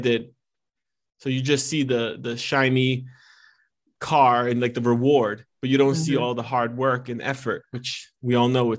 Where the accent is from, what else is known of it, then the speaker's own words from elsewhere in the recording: United States; English is a second language; I was born and raised in America, but English isn't my first language.